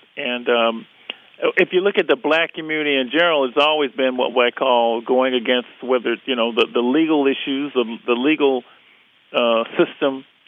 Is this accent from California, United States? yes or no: yes; Los Angeles, California, United States; I grew up in Los Angeles. You know, I saw Los Angeles go up in an insurrection and as a young man in 1965, and saw it again in 1992 with Rodney King.